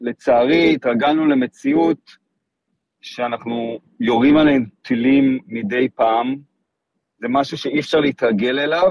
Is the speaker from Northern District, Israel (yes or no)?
no; Kfar Aza, Southern District, Israel; אז אני בן קיבוץ כפר עזה, נולדתי וגדלתי בקיבוץ כפר עזה, אני מגדל שם את בנותיי, אנחנו משפחה של שישה אחים, אני מספר חמש. קיבוץ כפר עזה נמצא בצפון הנגב, זה מקום מדהים